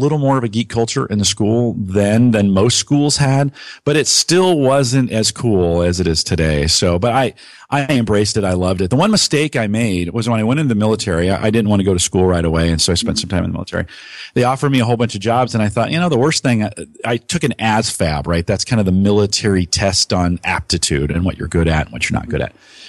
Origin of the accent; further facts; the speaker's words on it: Los Gatos, California, United States; and I grew up in the South Bay near Los Gatos.